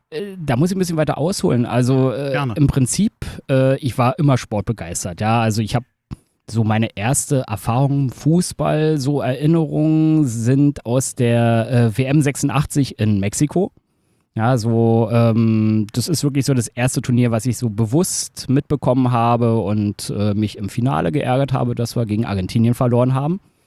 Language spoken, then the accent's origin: German; Berlin, Germany; Ich bin Ureinwohner. Ich komme aus dem Wedding. Ja, bei der Leopoldplatz war meine Hut damals. Ja, inzwischen hat es mich ein bisschen weiter in den Norden gezogen. Ja, so über Reinickendorf nach Pankow.